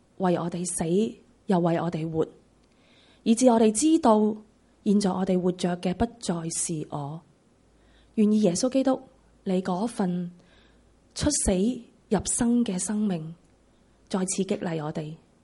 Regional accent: Hong Kong, China; 作为中国人民的一份子，宗教自由似乎没什么

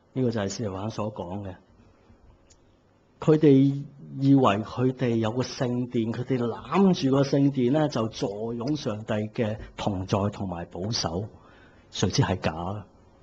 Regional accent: China; accent: Cantonese; 正正就係我哋廣東話變硬頸差唔多咁嘅意思

